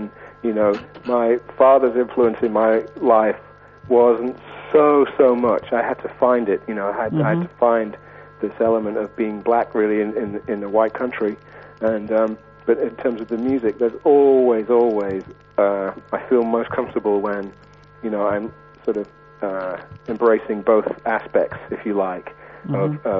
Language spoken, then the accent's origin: English; England, United Kingdom; growing up in England and the school, I mean, being a black man